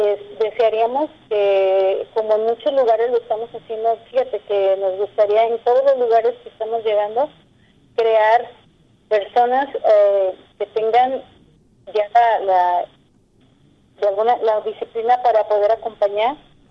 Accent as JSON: {"language": "Spanish", "town": "Autlán", "region": "Jalisco", "country": "Mexico", "lives_now": "Guadalajara, Mexico", "said": "No sé si sabes, pero yo soy de Autlán."}